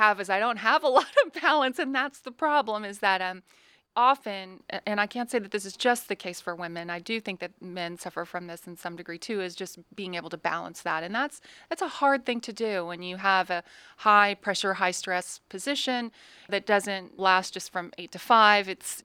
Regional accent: Oklahoma, United States; also born or lived in Kansas; I can't really say always because I was born in Kansas, but raised in Oklahoma.

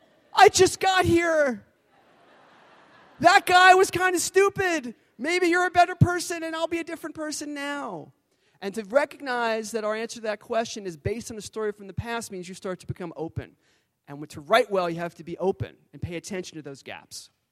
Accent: New York, United States; And my answer, well … I'm from New York. I play basketball. I write books.

